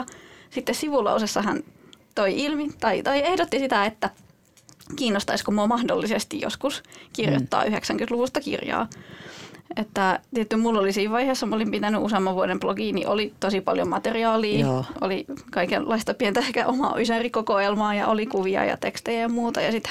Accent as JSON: {"language": "Finnish", "town": "Turku", "region": "Southwest Finland", "country": "Finland", "said": "No mä olen Turusta"}